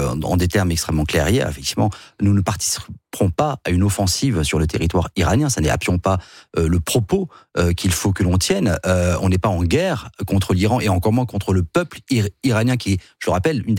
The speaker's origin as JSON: {"language": "French", "country": "France", "said": "nous, on réagit en tant que Français"}